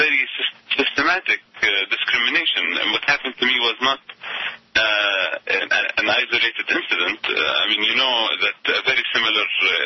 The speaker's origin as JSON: {"language": "English", "country": "Iraq", "said": "I'm an Arab and I'm Muslim and I come from Iraq, I look like an Arab"}